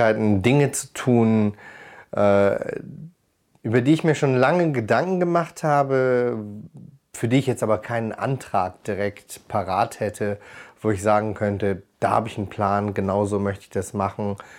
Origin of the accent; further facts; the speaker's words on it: Krefeld, North Rhine-Westphalia, Germany; ich bin am Rhein aufgewachsen, etwas weiter nördlich von Köln, nicht sehr weit, 50 Kilometer in Uerdingen, Krefeld am Rhein. Und insofern ist ein Umzug nach Köln auch eine Heimkehr.